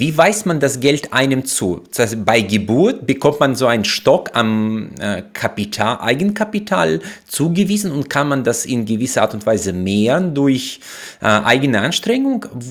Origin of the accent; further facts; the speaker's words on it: Uzbekistan; now in Germany; ich bin ja in, glaube, 24 Jahre in Deutschland. Ich bin in Usbekistan groß geworden, das heißt, ich wollte unbedingt aus Sozialismus weg.